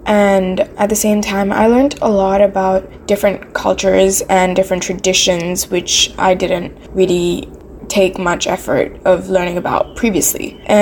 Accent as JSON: {"language": "English", "country": "Singapore", "said": "I'm 16 years old and I'm from Singapore."}